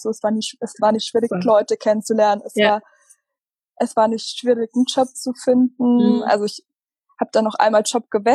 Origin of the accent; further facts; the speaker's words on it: Bavaria, Germany; also born or lived in Munich / Cologne; now in Hamburg, Germany; ich komme eigentlich aus Süddeutschland, also ziemlich mittig aus Bayern, also so mittig zwischen München und Nürnberg, aus dem Nirgendwo vom Dorf. Ich bin jetzt so die letzten Jahre, habe ich in München, Köln und Hamburg gewohnt, also ich bin ein paar Mal umgezogen